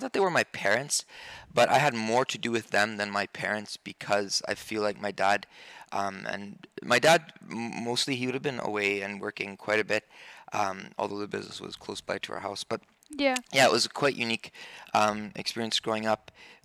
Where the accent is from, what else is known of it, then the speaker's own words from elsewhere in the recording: Spanish Lookout, Cayo District, Belize; Yeah, so I was born here in Spanish Lookout, which is a small little community. So Belize is a country of about 300 to 400,000 people. The town we grew up in is about 2,000 people.